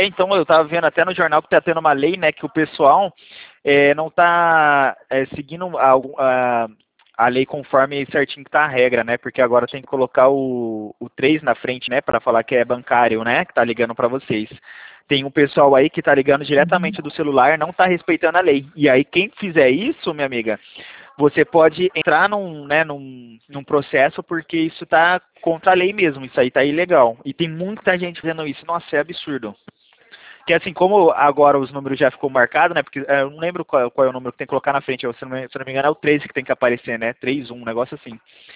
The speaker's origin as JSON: {"language": "Portuguese", "town": "Campinas", "region": "São Paulo", "country": "Brazil", "said": "Sou de Campinas"}